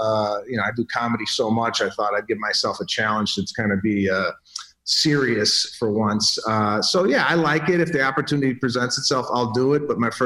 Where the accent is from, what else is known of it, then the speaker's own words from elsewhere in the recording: Chicago, Illinois, United States; Yeah, I've known Pat for 10 years. We're from Chicago.